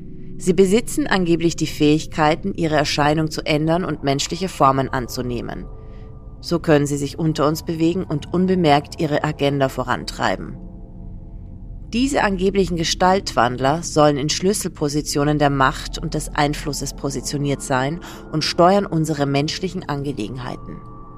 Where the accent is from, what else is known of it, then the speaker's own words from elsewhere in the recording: Austria; Und ich bin Österreicherin.